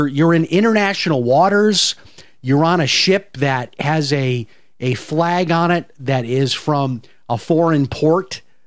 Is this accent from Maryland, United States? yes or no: no; Chicago, Illinois, United States; I grew up in Chicago. I had colds all the time growing up in Chicago.